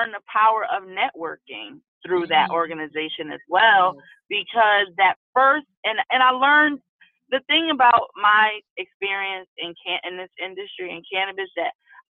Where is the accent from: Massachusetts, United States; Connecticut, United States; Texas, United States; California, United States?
Connecticut, United States; I'm a nurse from Connecticut, and I want to work in the cannabis industry.